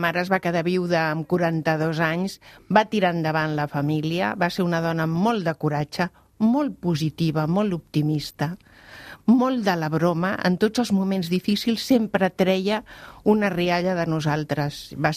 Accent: Barcelona, Catalonia, Spain; era del Poble Sec, del meu barri.

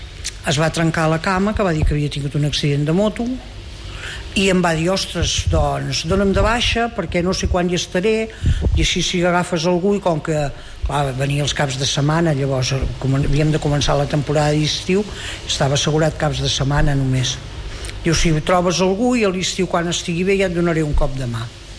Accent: Ripoll, Catalonia, Spain; Bueno, jo vaig néixer al Pens, però vaig venir amb 6 mesos, vull dir que sóc d'aquí de tota la vida.

